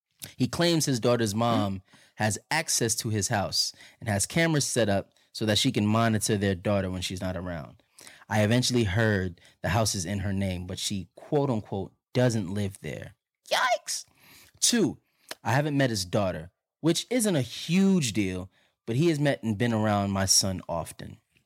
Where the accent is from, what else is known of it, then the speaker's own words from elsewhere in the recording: Los Angeles, California, United States; I'm born and raised in Los Angeles. More specifically, I'm a Valley girl.